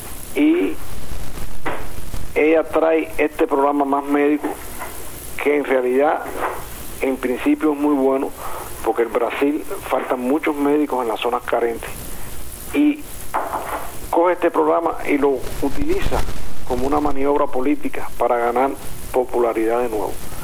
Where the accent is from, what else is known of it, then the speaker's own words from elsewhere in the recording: Cuba; moved away; Yo salí de Cuba hace más de 10 años y yo sé que la formación en Cuba